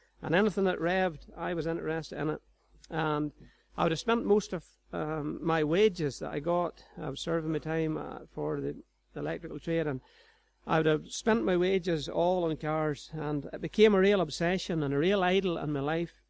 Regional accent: Ballymoney, Northern Ireland, United Kingdom; Outside Ballymoney, I was brought up on a farm on the banks of the Bann on a townland called the Eden. Went to Eden Primary School.

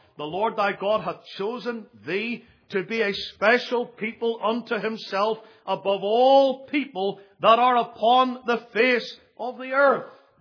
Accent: Northern Ireland, United Kingdom; moved away as an adult; now in United States; I come from Northern Ireland, and it's pretty hard to hide it. Even after 11 years almost in America, I still talk like this.

